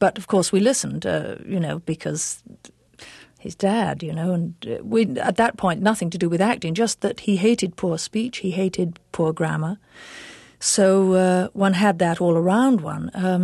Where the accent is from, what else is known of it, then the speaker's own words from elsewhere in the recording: England, United Kingdom; accent: English; everybody knows I'm English